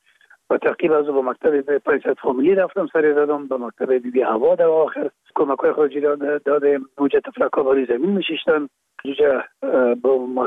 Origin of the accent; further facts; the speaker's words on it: Kabul, Afghanistan; پدر ما باز از زرکه خانه به شهید انتقال شدن. اونجا در شهید کابل به دنیا آمده و اونجا مکتب خواندیم تا زمانی که تا صنف 12 را که در مکاتب ابتدایی خواندیم.